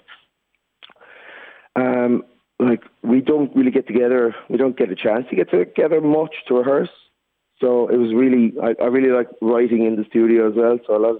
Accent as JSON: {"language": "English", "town": "Cratloe", "region": "County Clare", "country": "Ireland", "said": "where I'm from in Cratloe in County Clare. There's used to be I'm from Gallows Hill."}